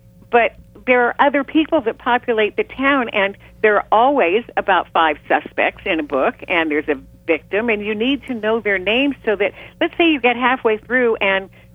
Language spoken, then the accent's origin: English; California, United States; you're from San Francisco, I'm from the Bay Area.